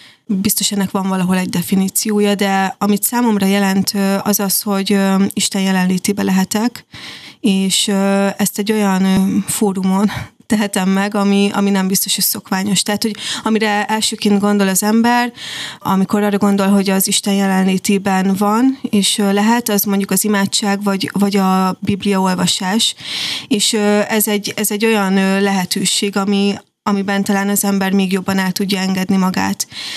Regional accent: Kiskunhalas, Bács-Kiskun, Hungary; born there; Alapvetően itt születtem, Kiskunhalason.

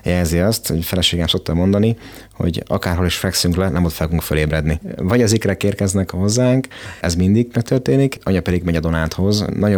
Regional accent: Helvécia, Bács-Kiskun, Hungary; Ha lehet így mondani, tanyán születtem. Én tanyasi gyerek vagyok, Kecskemét és Helvécia baloszok háromszögében a tanyavilágban születtem

